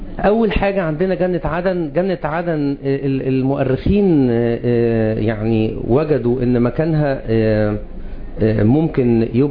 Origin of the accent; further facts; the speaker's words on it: Egypt; احنا كمصريين، تمام، احنا من نسل حام.